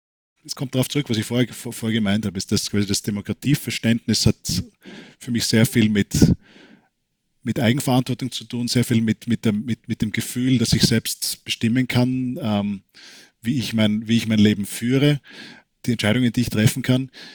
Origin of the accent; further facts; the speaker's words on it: Austria; accent: Austrian; now in United States; Das ist Österreich steht sehr hoch im Ruf hier, speziell in Kalifornien, wo jeder meinen Akzent erkennt, skurrilerweise.